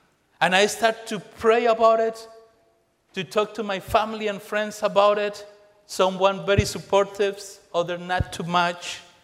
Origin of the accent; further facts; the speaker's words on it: Colombia; accent: Colombian; English is a second language; I know the accent is kind of German, but it's not. It's Colombian. But I grew up in Colombia, in the mountains of Colombia, in a poor neighborhood and in a poor family.